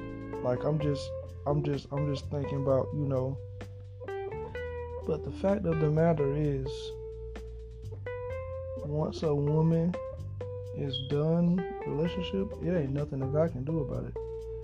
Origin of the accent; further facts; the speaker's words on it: Florida, United States; accent: southern; You know, I'm from Florida, so, you know, I have that southern slang, that southern, you know, tone.